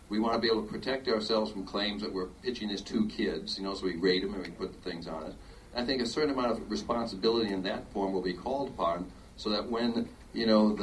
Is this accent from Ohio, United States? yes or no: yes; Ohio, United States; now in New York City, United States; I'm from Ohio, and, you know, I go back every once in a while just to sort of refamiliarize myself with America